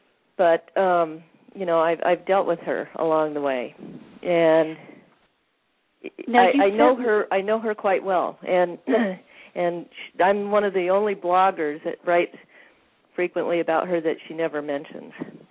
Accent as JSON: {"language": "English", "town": "Ketchikan", "region": "Alaska", "country": "United States", "tie": "born or raised there", "said": "And Mary's from my hometown of Ketchikan."}